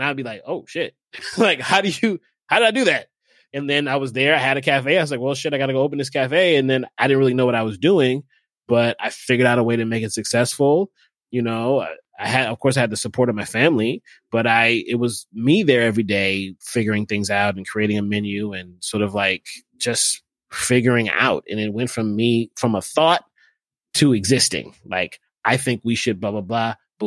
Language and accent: English; Tacoma, Washington, United States; born there; I was born in Tacoma, shit.